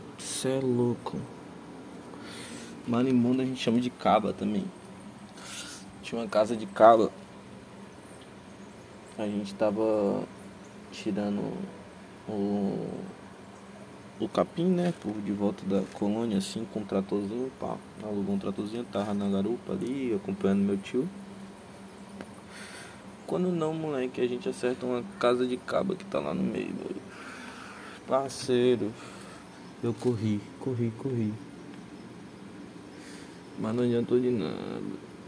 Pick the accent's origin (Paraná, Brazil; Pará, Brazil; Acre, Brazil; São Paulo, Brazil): Acre, Brazil; born there; terminou no Acre. que foi onde eu nasci, né, no Acre.